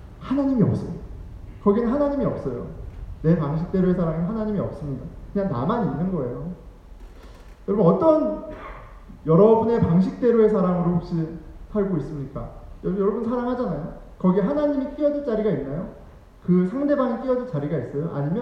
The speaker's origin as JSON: {"language": "Korean", "country": "South Korea", "said": "저는 이제 한국 사람이고 한국 남자잖아요."}